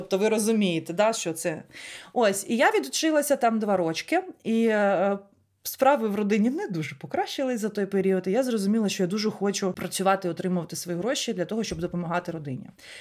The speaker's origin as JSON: {"language": "Ukrainian", "town": "Lysychansk", "region": "Luhansk Oblast", "country": "Ukraine", "said": "мама просто б не потягнула, наприклад, якщо б я з Лисичанська поїхала навчатися в Харків."}